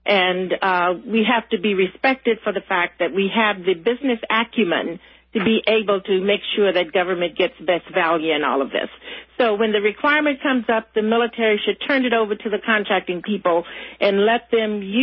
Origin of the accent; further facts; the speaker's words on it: Louisiana, United States; I'm from Louisiana, so it's really a concern of mine